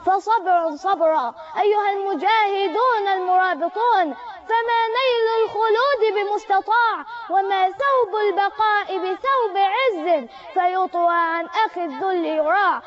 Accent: Egypt

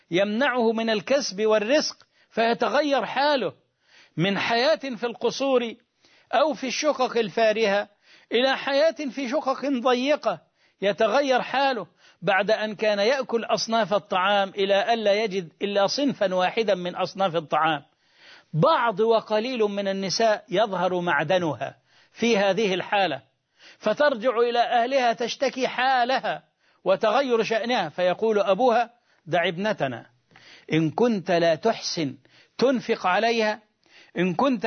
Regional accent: Egypt; والسمر شجر يشبه شجر السنط عندنا في مصر

